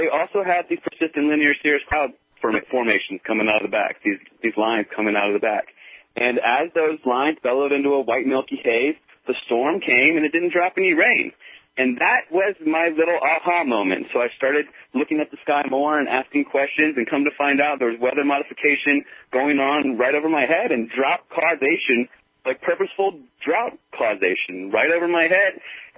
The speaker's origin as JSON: {"language": "English", "region": "Virginia", "country": "United States", "tie": "born or raised there", "also_born_or_lived": "Northern California", "said": "I grew up in Virginia, and then after all these different walks of life and many careers, I ended up in Northern California going back to school."}